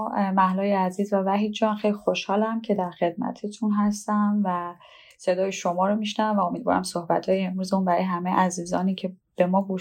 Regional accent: Iran; moved away as an adult; now in Canada; من زمانی که از ایران اومدم با مدرک روانشناسی از ایران اومدم کانادا

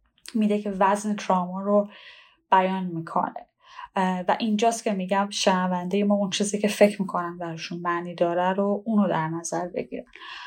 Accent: Iran; moved away as an adult; now in Canada; من زمانی که از ایران اومدم با مدرک روانشناسی از ایران اومدم کانادا

